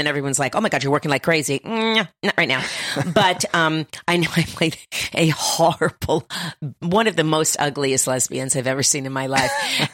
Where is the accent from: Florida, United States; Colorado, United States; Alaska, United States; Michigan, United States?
Florida, United States; Miami; Yeah. I'm from Miami, Florida, so I know humid.